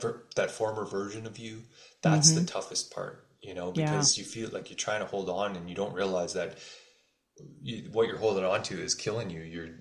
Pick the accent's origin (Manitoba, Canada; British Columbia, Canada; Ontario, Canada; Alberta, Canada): Ontario, Canada; growing up in Northern Ontario and like pretty small town and city